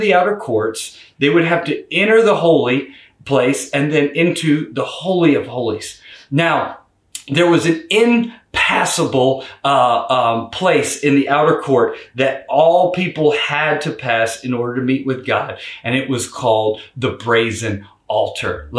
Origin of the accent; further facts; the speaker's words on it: Louisiana, United States; now in Maryland, United States; you know that I'm from Louisiana and I migrated and moved up here to Maryland.